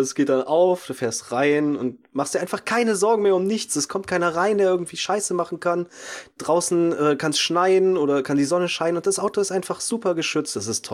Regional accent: Saxony, Germany; accent: Saxon; habe ich 1A Sächsisch gesprochen. Ich freue mich zwar mega, weil ich liebe meinen Dialekt wirklich sehr

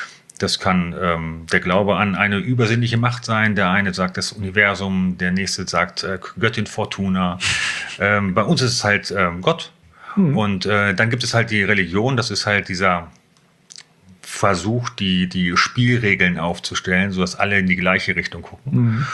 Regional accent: Hanover, Lower Saxony, Germany; Ja, aufgewachsen bin ich in der Südstadt, also Südstadt Bult.

